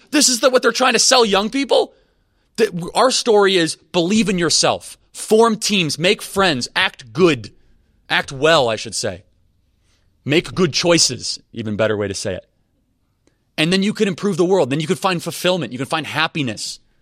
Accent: Wheeling, Illinois, United States; So I'm from Wheeling.

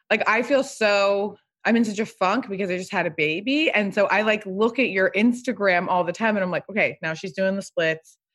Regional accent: Pasadena, California, United States; I live in the house I grew up in Pasadena. I'm in like a suburb and I'm in a beautiful house

